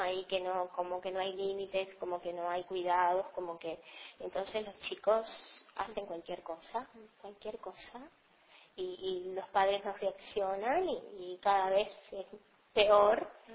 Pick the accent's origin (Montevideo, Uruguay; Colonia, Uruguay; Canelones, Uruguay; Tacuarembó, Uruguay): Montevideo, Uruguay; En un momento cuando me vine de Montevideo, extrañé horrible, ¿no?